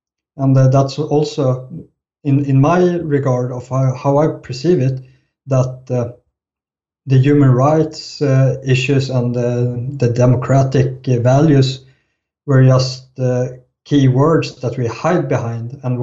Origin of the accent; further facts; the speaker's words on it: Sweden; English is a second language; as a Swedish, born and raised in Sweden